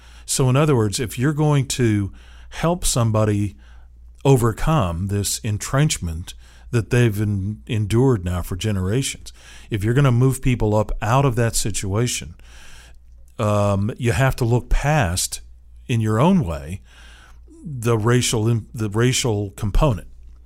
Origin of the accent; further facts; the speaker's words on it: Seattle, Washington, United States; now in Tallahassee, United States; And growing up in Seattle, yeah, I saw some of it there, but nothing like what I discovered in Tallahassee when I moved here, you know, some 40 years ago.